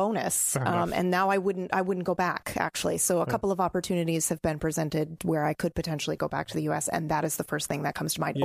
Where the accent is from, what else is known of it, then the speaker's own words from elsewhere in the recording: Japan; moved away as an adult; also born or lived in United States; now in Canada; Well, I grew up in Japan, but then I moved to the U.S. for the most of my young adult life.